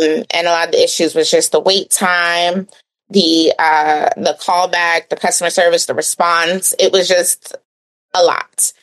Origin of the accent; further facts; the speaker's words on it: East Coast, United States; And then I come from the East Coast. So, you know, that's a different world. I'm now in the Midwest